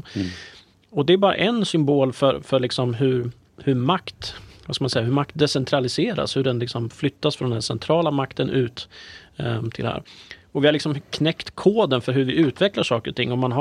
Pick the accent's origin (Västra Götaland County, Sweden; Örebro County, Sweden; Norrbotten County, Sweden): Örebro County, Sweden; Jag är ju närking i grunden, så jag har liksom verkligen inte det i mitt DNA att vara positiv.